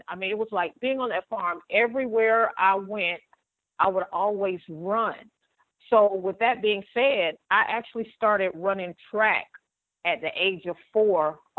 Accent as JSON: {"language": "English", "town": "Ocala", "region": "Florida", "country": "United States", "tie": "born or raised there", "said": "Well, I grew up in a little town called Ocala, Florida. That's about 30 miles from Gainesville, Florida."}